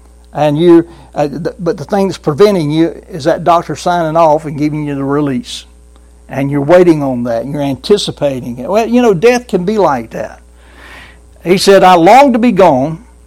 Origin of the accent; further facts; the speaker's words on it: Brunswick, Georgia, United States; I remember growing up in Brunswick, Georgia, and when we were growing up, school always got out at 3:15.